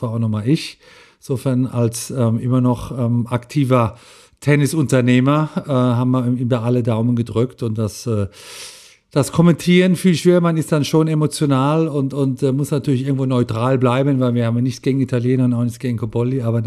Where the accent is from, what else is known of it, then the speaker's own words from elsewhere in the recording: Leimen, Baden-Württemberg, Germany; Ich bin in Leimen groß geworden, in der Nähe von Heidelberg